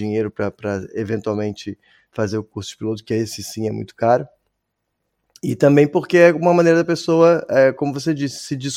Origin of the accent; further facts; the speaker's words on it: Florianópolis, Santa Catarina, Brazil; born there; nós nascemos, né? Eu e tu, Ana, a gente tava conversando um pouquinho antes, nascemos na mesma cidade, lá em Floripa, e dali pra frente o mundo virou nossa casa